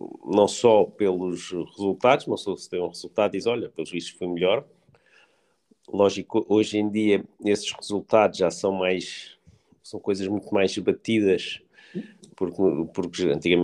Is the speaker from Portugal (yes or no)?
no; Maputo, Maputo City, Mozambique; born there; Isso foi em Moçambique, como eu nasci em Lourenço Marques.